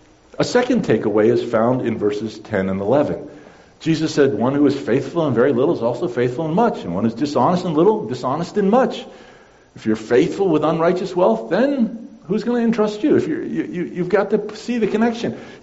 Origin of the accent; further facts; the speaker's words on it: Netherlands; We grew up in the Netherlands, and he had great prejudices toward the rich.